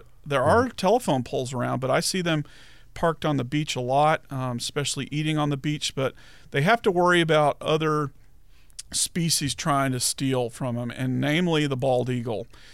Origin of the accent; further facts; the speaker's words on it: Dallas, Texas, United States; But when I was a kid growing up in Dallas, I saw my first caracara in Kaufman County in the 1970s on I-20 driving through there